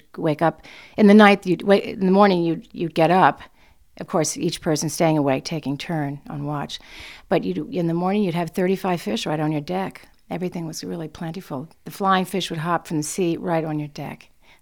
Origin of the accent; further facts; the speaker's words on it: Nantucket, Massachusetts, United States; I'm from Nantucket Island.